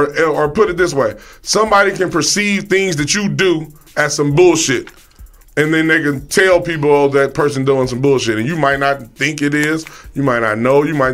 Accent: Las Vegas, Nevada, United States; Nigga, I'm from the Vegas.

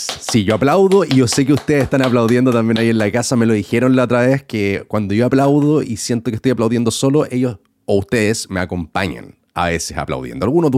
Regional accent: Concepción, Biobío, Chile; moved away as an adult; now in Santiago, Chile; yo viví aquí en Concepción. Me siento de la zona, a pesar que no nací en Concepción. Sí siento que básicamente toda mi vida se desarrolló en Concepción hasta cierto punto, que fue el 2013, cuando me voy a Santiago de Chile.

